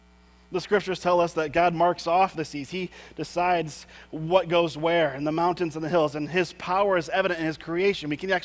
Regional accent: Lake Michigan area, United States; I grew up around Lake Michigan, as many of you did.

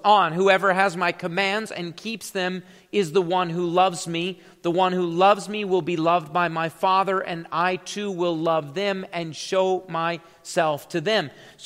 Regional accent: South Dakota, United States; So, even in the summer, I grew up in South Dakota, it like gets dark at like 10 o'clock at night.

